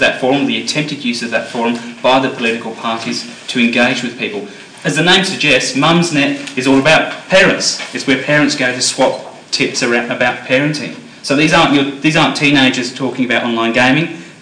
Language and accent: English; New South Wales, Australia; my home state of New South Wales